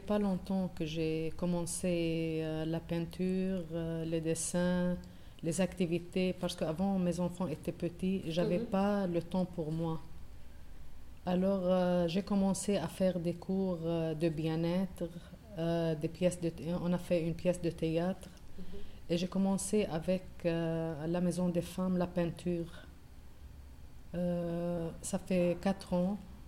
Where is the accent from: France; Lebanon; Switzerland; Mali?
Lebanon; moved away; J'ai fait jusqu'à première secondaire et après je me suis mariée et je suis partie du Liban.